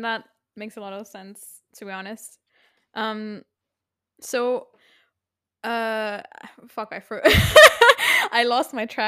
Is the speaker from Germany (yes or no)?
yes; Germany; parents are both Turkish, like complete, like my entire family is Turkish, but I was born and raised in Germany, so I'm like first generation born immigrant, like born outside of their home country immigrant child.